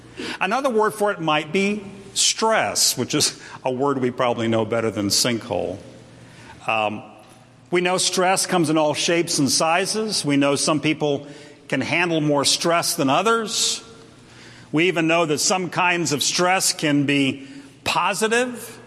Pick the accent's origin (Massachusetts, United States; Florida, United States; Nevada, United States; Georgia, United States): Florida, United States; I used to hear about them a lot when I was growing up in Florida.